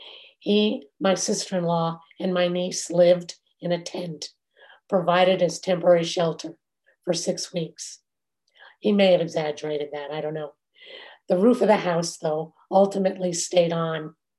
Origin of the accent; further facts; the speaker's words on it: Florida, United States; I grew up in South Florida, so I remember vividly when the center or the eye of the hurricane was passing over.